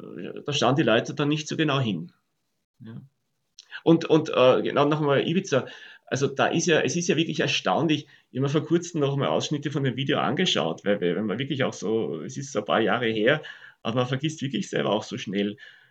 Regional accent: Austria; also da haben wir als Österreicher enorme Summen aufgewendet

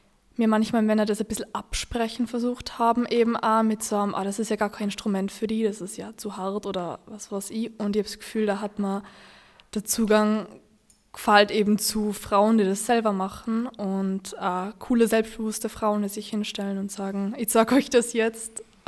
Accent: Tyrol, Austria; ich bin aus Tirol

